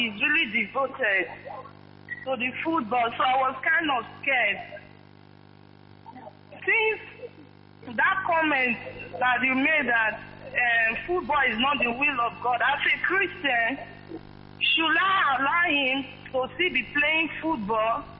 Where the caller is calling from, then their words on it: Netherlands; English is a second language; I'm calling from Holland, Netherlands.